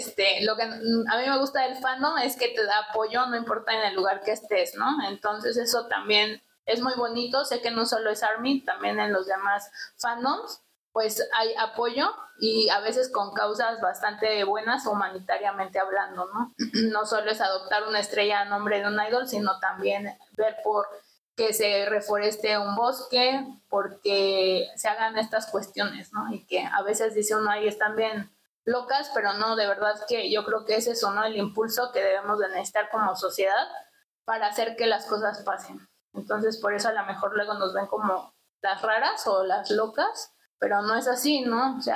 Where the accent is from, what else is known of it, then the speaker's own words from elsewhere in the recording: Mexico; cómo es que podríamos tomar el ejemplo como mexicanos y mexicanas para despuntar